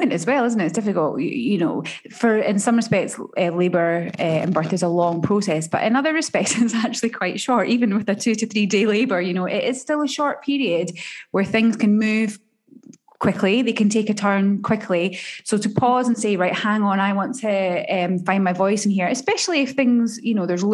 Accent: Scotland, United Kingdom; particularly as a Scottish lady raised by a Scottish woman and a Scottish grandmother

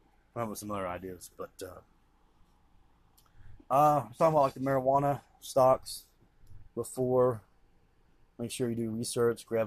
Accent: United States; And, you know, me as an American, and that's why I want to, like, you know, that's why I just wanted to start these podcasts

